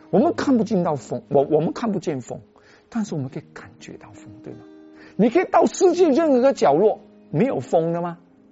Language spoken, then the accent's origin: Chinese; Malaysia; accent: Malaysian; 他们听我又听我的口音，马来西亚口音